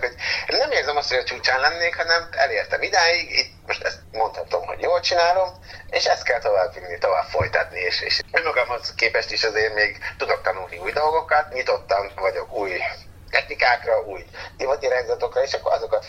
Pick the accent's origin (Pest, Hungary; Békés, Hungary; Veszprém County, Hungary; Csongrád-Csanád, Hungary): Csongrád-Csanád, Hungary; Hódmezővásárhely; én ide születtem, és akkor maradtam is itt van a családom, úgyhogy mikor gyakornok voltam, laktam én Londonban is, meg Amsterdamban is, de nem az én világom ezek a nagyvárosok.